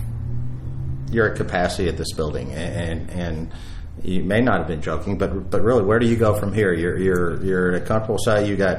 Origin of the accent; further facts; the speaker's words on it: Louisville, Kentucky, United States; in the life of Louisville, Kentucky, my hometown.